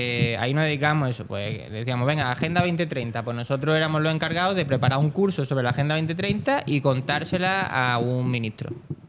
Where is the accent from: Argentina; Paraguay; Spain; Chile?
Spain; Málaga, Andalusia; yo soy malagueño y yo estudié Administración de Empresas.